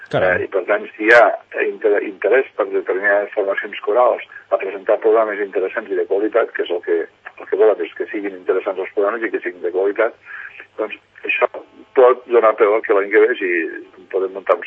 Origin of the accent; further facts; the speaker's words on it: Tremp, Catalonia, Spain; now in Sant Cugat, Spain; soc fill de Trem, tot i que fa molts anys que visc a Sant Cugat.